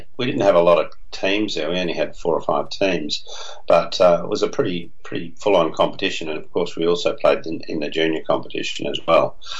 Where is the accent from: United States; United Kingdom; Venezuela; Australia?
Australia; Kalgoorlie, Western Australia; when I came from Kalgoorlie to Perth